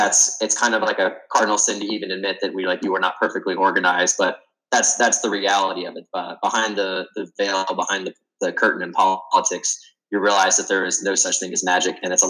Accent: Spartanburg, South Carolina, United States; And that really summed up what it was like for me growing up in Spartanburg, South Carolina, going to school in Columbia, South Carolina, returning to Greenville, South Carolina.

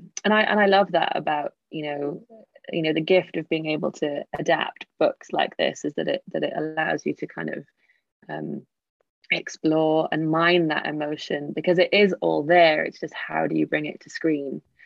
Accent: United Kingdom; speaking as a British person, something that does, for us at least, cure every, you know, ill in the world.

